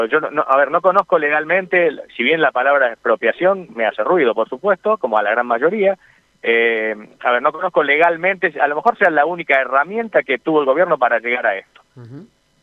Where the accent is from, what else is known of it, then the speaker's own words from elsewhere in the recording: Santa Fe, Argentina; A ver, uno como santafesino